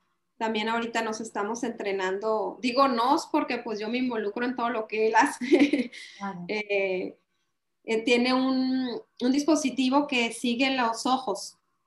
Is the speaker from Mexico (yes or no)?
yes; Los Mochis, Sinaloa, Mexico; soy de Los Mochis, Sinaloa.